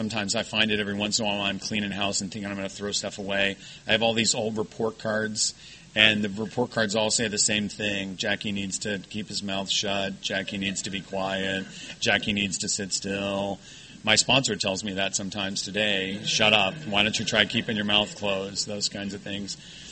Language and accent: English; Orlando, Florida, United States; I grew up in Orlando, Florida, and my father was in the military, so there was booze in the house all the time, completely opposite from your family.